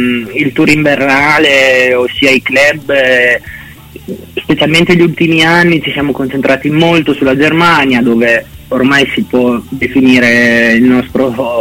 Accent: Pesaro, Marche, Italy; Noi siamo di Pesaro

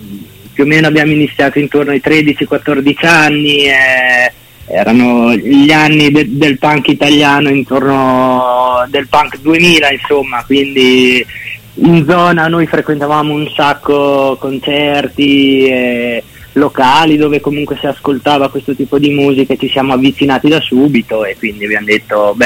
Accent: Pesaro, Marche, Italy; Noi siamo di Pesaro

